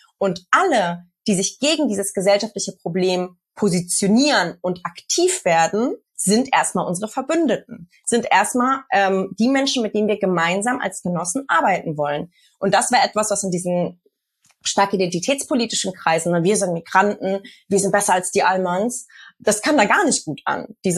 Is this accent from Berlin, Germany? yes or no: no; Hamburg, Germany; Ich komme aus Hamburg, deswegen ist das auch nochmal ein großes Thema in der Latino-Community.